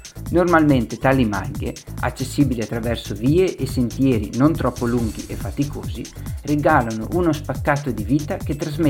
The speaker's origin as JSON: {"language": "Italian", "town": "Falcade", "region": "Veneto", "country": "Italy", "said": "Nelle vicinanze del mio paese, Falcade, ci sono due malghe"}